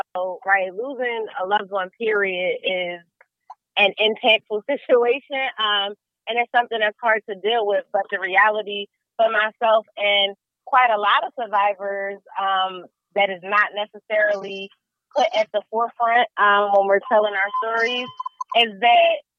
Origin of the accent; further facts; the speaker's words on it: Philadelphia, Pennsylvania, United States; I'm a Philadelphian lifelong. I grew up, in the, what is now Mantua section of West Philadelphia.